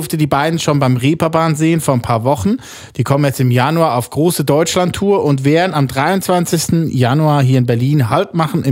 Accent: Switzerland; bei uns in der Schweiz ist ja der Hang zum Schlager keiner

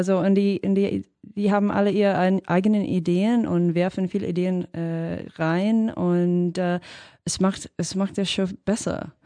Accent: Sydney, New South Wales, Australia; German is a second language; als Kind in der Vororten von Sydney war R&B unglaublich populär.

